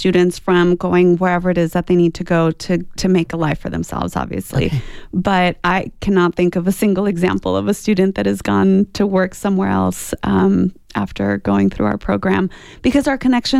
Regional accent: Douglas, United States; One of the things growing up in Douglas that I've found

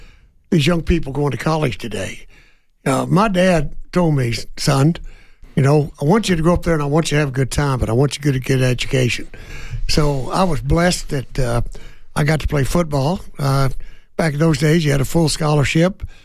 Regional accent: Lawton, Oklahoma, United States; also born or lived in Falls Valley, United States; Well, Ted, I was born in Oklahoma back in 1944 in a little town called Falls Valley. My dad was in World War II. He was overseas at the time.

